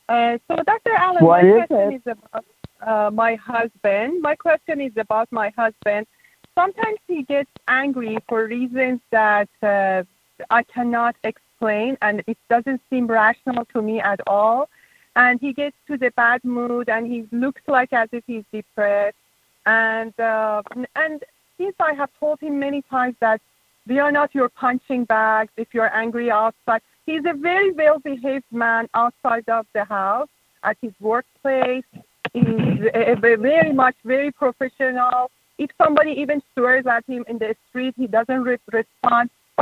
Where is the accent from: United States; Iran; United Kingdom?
Iran; moved away; I'm calling from here, but I'm originally from Iran.